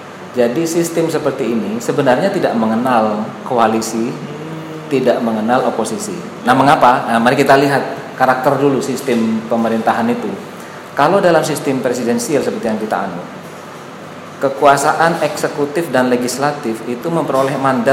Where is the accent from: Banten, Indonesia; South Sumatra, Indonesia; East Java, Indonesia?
East Java, Indonesia; Sumenep; Di kampung halaman saya di Sumenep